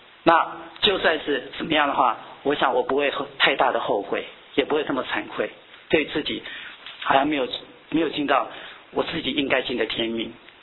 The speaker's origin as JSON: {"language": "Chinese", "country": "Taiwan"}